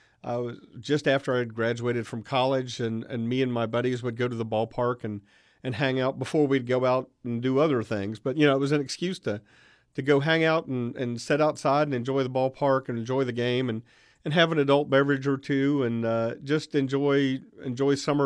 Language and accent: English; Charleston, West Virginia, United States; I grew up in the Charleston area and was well-versed, or I thought I was well-versed with the story of baseball in this region.